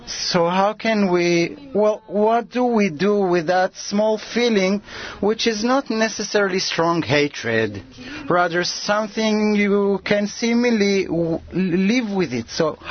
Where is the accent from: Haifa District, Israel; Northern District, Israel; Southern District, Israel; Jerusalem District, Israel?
Southern District, Israel; Eilat; I'm from Eilat.